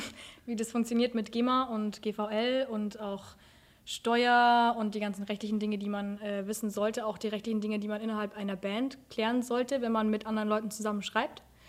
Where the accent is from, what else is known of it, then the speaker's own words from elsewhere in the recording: Munich, Bavaria, Germany; Ich komme aus München